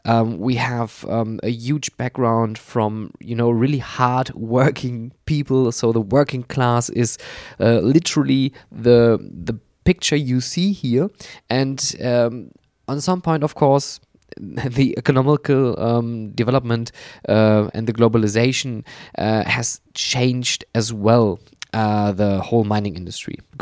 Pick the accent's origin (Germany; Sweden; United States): Germany; Oberhausen, North Rhine-Westphalia; And my hometown is a small place called Oberhausen.